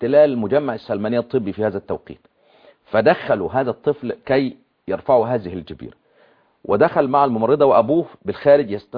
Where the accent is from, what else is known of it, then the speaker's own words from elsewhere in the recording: Egypt; accent: Egyptian Arabic; لهجتي بالعامية المصرية معروفة ولا لا؟